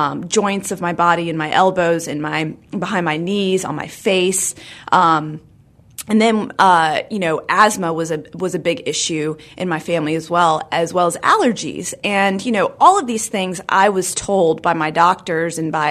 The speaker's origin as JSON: {"language": "English", "town": "Charlotte", "region": "North Carolina", "country": "United States", "tie": "born or raised there", "said": "I grew up in Charlotte, so I went to Huntingtown Farms Elementary right off Park Road."}